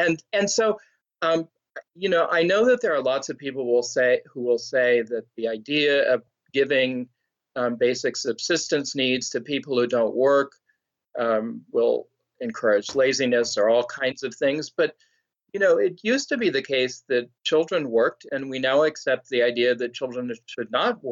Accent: Detroit, Michigan, United States; I grew up in the Detroit area, and so I've seen that very much

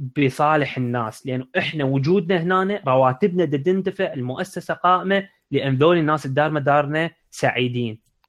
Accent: Iraq; يعني عندنا بالعراق إذا أحد يعني يوم من الأيام صار راد يصير فد نهضة بالبلد

